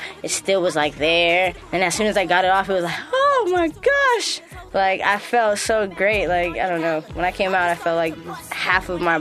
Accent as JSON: {"language": "English", "town": "San Francisco", "region": "California", "country": "United States", "tie": "born or raised there", "said": "I grew up actually in the Castro District with my two grandparents, so my grandma, my grandpa, my mom."}